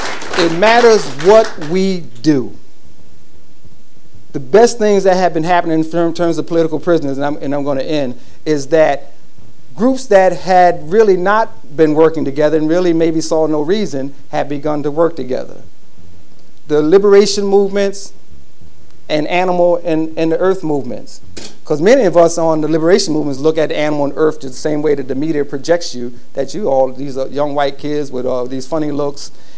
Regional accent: New York, United States; and the folks around Shaq, because I'm from New York.

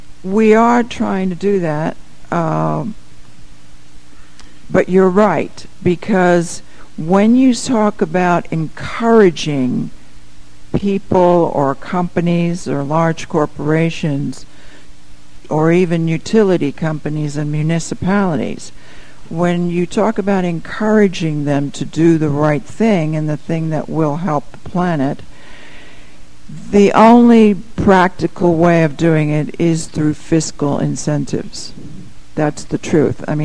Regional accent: London, United Kingdom; I mean, in London, for instance, now there's a big thing going on, that's my hometown

